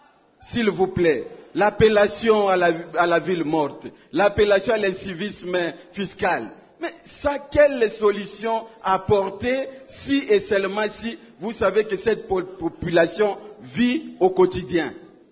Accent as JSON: {"language": "French", "region": "Ituri", "country": "DR Congo", "said": "Je suis congolais, je suis itourien par nature."}